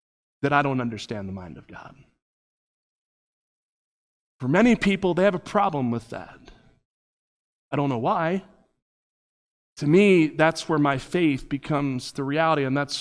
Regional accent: Florida, United States; we grew up in South Florida, in the middle of the most dangerous place in the country at that point.

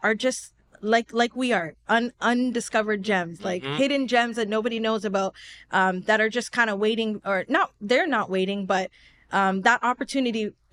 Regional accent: Toronto, Ontario, Canada; now in Pickering, Canada; up in Malvern, then I moved to M&L. I also lived at another block, EP. So like there's, you know, I grew up all around Scarborough and I then moved to Pickering.

